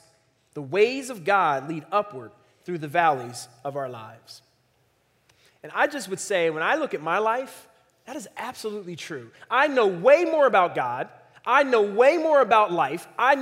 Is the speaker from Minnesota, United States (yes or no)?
no; Philadelphia, Pennsylvania, United States; I'm from Philly. And in Philly, we would say, that'll preach.